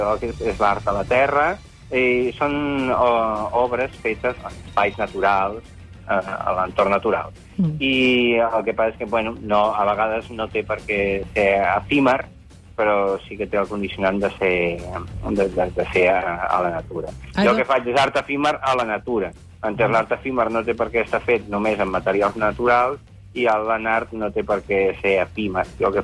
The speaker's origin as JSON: {"language": "Catalan", "town": "Lloret de Mar", "region": "Catalonia", "country": "Spain", "said": "els dos som de Lloret de Mar"}